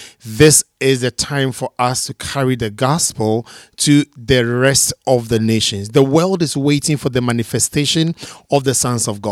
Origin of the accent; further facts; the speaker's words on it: Koforidua, Eastern Region, Ghana; I'm from Koforidua, Ghana, West Africa.